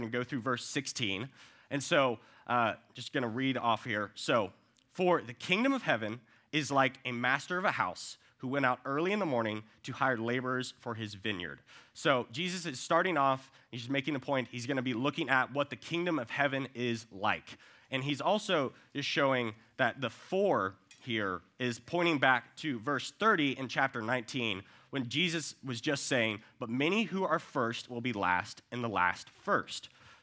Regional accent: Dallas, Texas, United States; very big Cowboys fan growing up in Dallas.

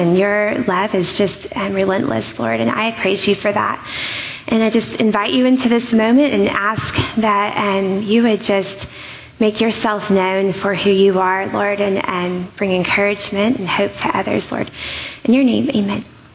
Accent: Rowlett, Texas, United States; I grew up outside of Dallas in the small town of Rowlett.

